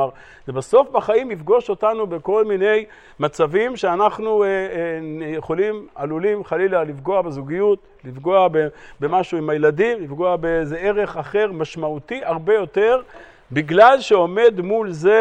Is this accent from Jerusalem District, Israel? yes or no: no; Haifa, Haifa District, Israel; אני חיפאי